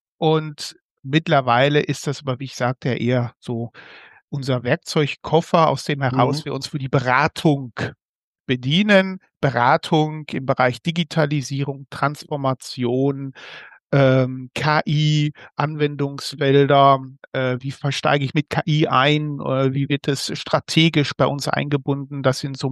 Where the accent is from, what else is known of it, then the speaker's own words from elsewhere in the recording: North Rhine-Westphalia, Germany; now in Cologne, Germany; ich bin kein Kölner. Ich komme aus dem Ruhrgebiet und bin nur geduldeter Rheinländer hier, seitdem ich beim IFH Köln arbeite.